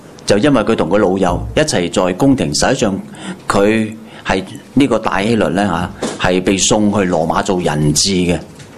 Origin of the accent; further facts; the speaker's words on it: China; 即係喺我哋中國人嘅嗰個語句裏邊，術士好似邪啲咁樣啊。